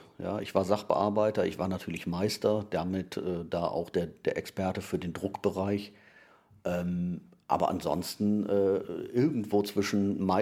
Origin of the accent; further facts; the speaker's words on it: Wiehl, North Rhine-Westphalia, Germany; Das ist das Sammeln alter Ansichtskarten von meiner Heimatstadt Wiel.